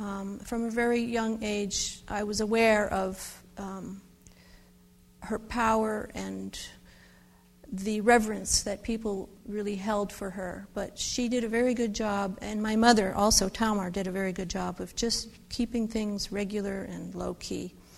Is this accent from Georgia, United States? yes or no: no; Vermont, United States; born or raised there; also born or lived in New York